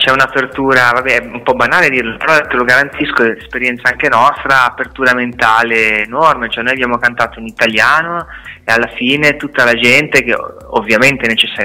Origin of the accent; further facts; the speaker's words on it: Genoa, Liguria, Italy; noi siamo di Genova